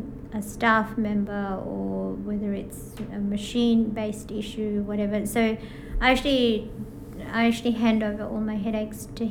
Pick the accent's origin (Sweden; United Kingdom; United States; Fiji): Fiji; I grew up in Fiji. I grew up near the beach.